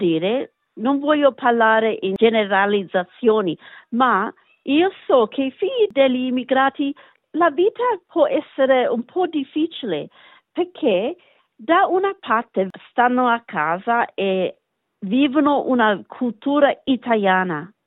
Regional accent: Australia; accent: Australian; Italian is a second language; io capisco molto bene il napoletano, lo posso parlare abbastanza bene, ma il fatto che l'ho imparato quando ero più grande vuol dire che io ho un accento australiano, come quando parlo italiano.

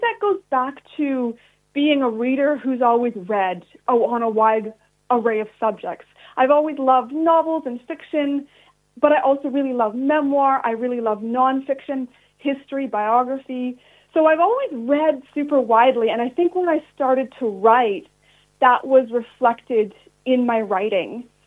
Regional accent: Canada; now in Australia; Yeah, so I moved to Australia 14 years ago. I'm originally from Canada.

